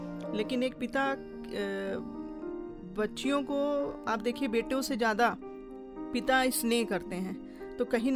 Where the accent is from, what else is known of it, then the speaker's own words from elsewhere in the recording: Gonda, Uttar Pradesh, India; और मैं इसी गोंडा शहर की रहने वाली हूँ